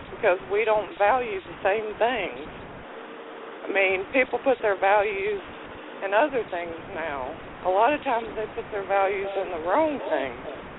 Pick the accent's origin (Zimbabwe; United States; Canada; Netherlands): United States; Reidsville, North Carolina; I'm from Reedsville, North Carolina.